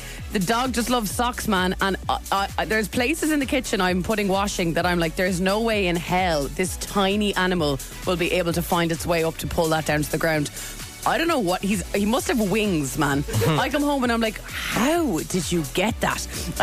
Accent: Ireland; because I'm an Irish person

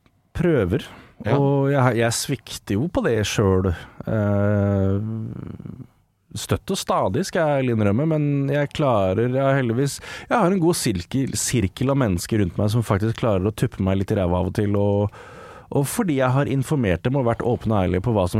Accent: Horten, Vestfold, Norway; Jeg kommer fra Horten, jeg er 36 år gammel.

